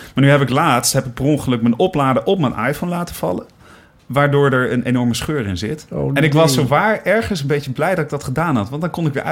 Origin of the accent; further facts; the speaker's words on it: Nijmegen, Gelderland, Netherlands; Nijmegen. Maar in een heel, heel liberaal, vrij gezin.